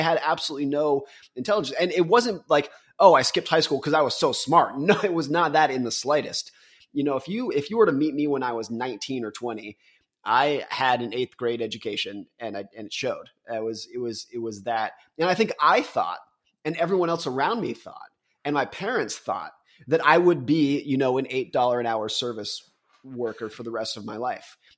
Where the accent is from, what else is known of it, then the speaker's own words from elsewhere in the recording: Lake Tahoe, United States; I grew up in Lake Tahoe and I was a competitive ski racer.